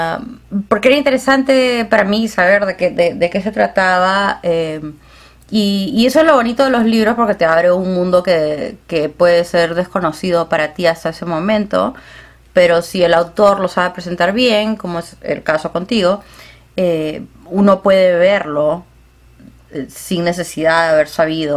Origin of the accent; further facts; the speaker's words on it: Peru; que siempre ponen algo que yo no sabía como peruana, pero me parece interesante y lo puedo entender.